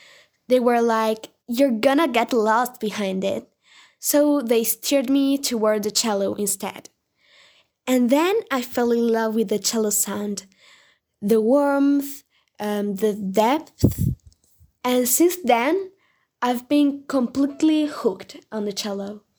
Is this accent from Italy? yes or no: yes; Italy; I'm 14, I'm from Italy